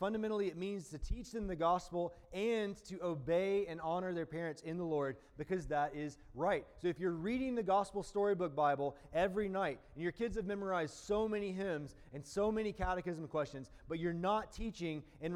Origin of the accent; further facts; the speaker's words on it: Deep South, United States; It's a long-standing pattern where I'm from the Deep South, like good old America, whatever.